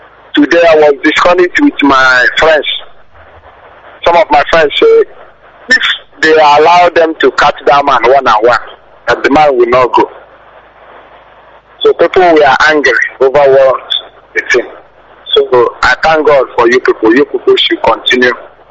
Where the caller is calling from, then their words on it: Aba, Abia, Nigeria; I'm calling you from Aba.